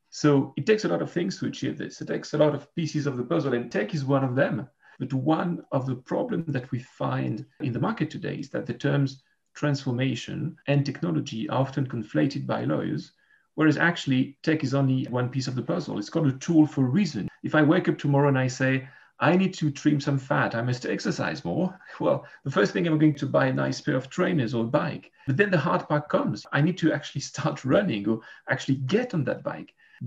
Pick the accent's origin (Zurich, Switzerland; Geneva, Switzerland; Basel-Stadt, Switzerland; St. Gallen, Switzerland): Geneva, Switzerland; I'm a lawyer from Geneva, Switzerland.